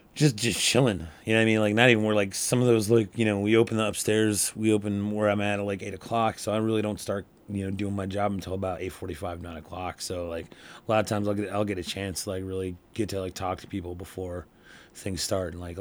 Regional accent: New Jersey, United States; I'm from New Jersey.

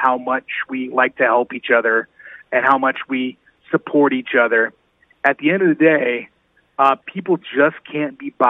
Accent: Indiana, United States; She's in a nursing facility, back in my home state of Indiana.

